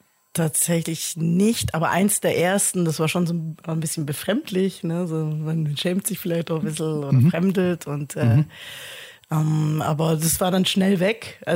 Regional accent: Sindelfingen, Baden-Württemberg, Germany; Genau, aufgewachsen in Sindelfingen, Kindergarten in Sindelfingen.

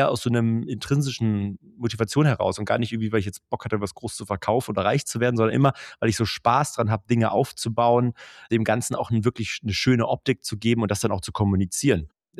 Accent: Berlin, Germany; ich bin selber Berliner, also Berlin-Neuköllner sogar

